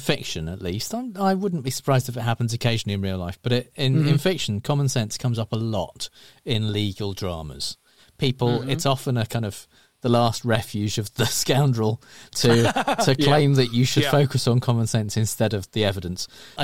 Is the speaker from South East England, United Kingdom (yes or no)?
yes; Guildford, South East England, United Kingdom; Actually, in my hometown, in Guildford.